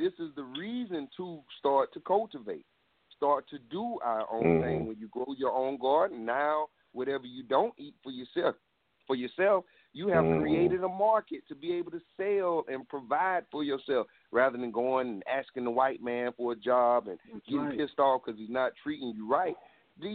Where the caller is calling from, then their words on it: South Carolina, United States; I'm calling from South Carolina.